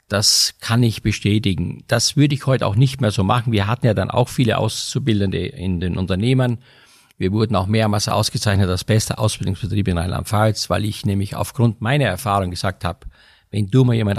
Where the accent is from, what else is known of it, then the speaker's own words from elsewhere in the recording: Austria; now in Germany; ich bin ja in Österreich auf dem Bauernhof groß geworden